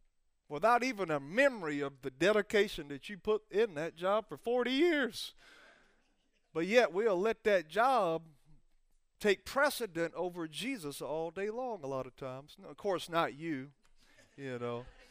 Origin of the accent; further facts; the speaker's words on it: Alabama, United States; I'm from Alabama, so it's roll tide, bro. I mean, football's a big thing there.